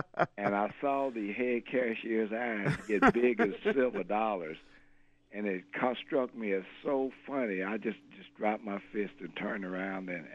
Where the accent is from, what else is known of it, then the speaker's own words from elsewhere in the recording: Kentucky, United States; Of course, I was born here in Kentucky and grew up here in Kentucky.